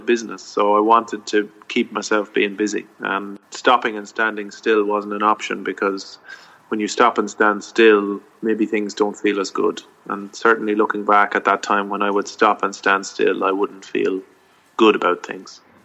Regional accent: Ireland; also born or lived in Australia; And being Irish and leaving was part of it. And you do allow yourself to feel homesick.

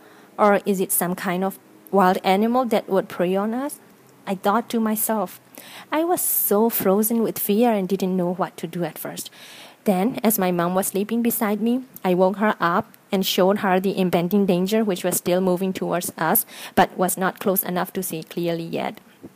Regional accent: Myanmar; from Myanmar.

